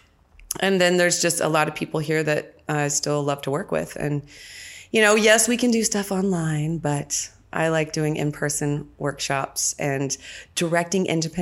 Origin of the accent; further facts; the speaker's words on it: Nashville, Tennessee, United States; also born or lived in Springfield, Missouri; And then I was raised in Nashville, Tennessee.